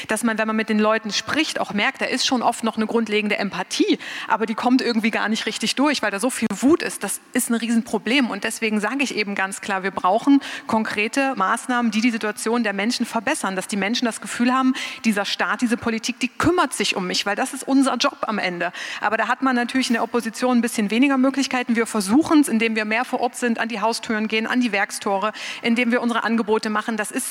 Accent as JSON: {"language": "German", "region": "Saxony-Anhalt", "country": "Germany", "tie": "born or raised there", "said": "wenn es um Sachsen-Anhalt geht, weil das meine Heimat ist. Ich bin da geboren, ich bin da aufgewachsen"}